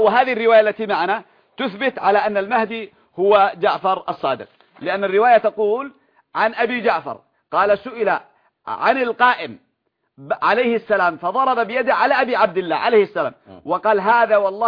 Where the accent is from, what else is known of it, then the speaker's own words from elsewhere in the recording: Yemen; عندنا في اليمن